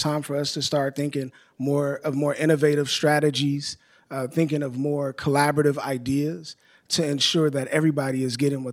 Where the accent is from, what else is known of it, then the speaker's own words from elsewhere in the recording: Milwaukee, Wisconsin, United States; So let me just first start by saying I'm from Milwaukee.